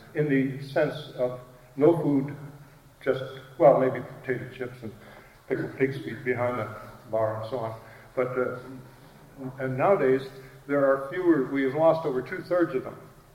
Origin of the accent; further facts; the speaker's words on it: Pensacola, Florida, United States; Recently in my hometown of Pensacola, there was a competition to build upscale housing